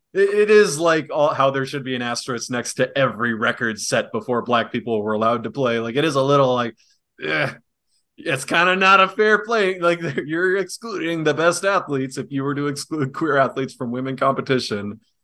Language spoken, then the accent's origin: English; United States; Americans are stupid. We're so American-centric.